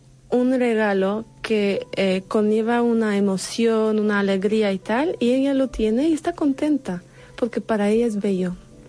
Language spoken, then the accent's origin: Spanish; Poland; Spanish is a second language; moved away; En cambio, por ejemplo, en Polonia, de donde vengo, la buena suerte es la parte esta de que se pone en los pies de caballos.